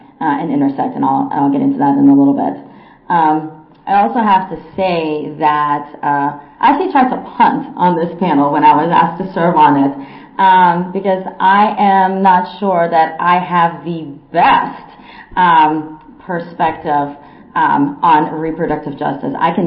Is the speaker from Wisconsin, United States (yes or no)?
no; North Carolina, United States; my family is we're from North Carolina